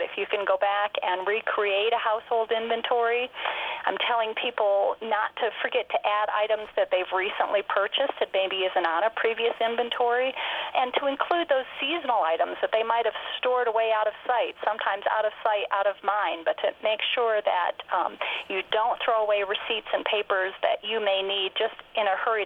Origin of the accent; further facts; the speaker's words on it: Pennsylvania, United States; Well, I grew up on a small farm in Pennsylvania